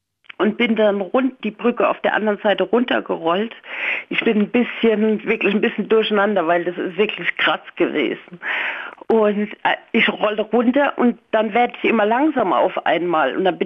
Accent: Rhineland-Palatinate, Germany; Ich bin in der Vorderpfalz aufgewachsen und war zu der Zeit öfter bei einer Freundin in Mannheim zu Besuch

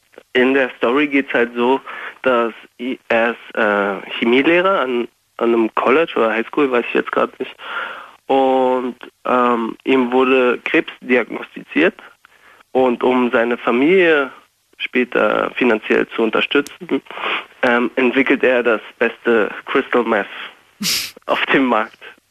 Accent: Bulgaria; Aus Bulgarien.

